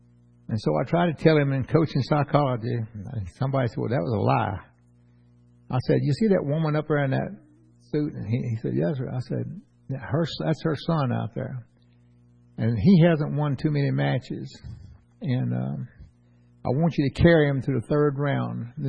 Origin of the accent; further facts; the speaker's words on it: New Orleans, Louisiana, United States; I grew up in New Orleans, and I've seen people are so mean and ugly that people just walk away from them.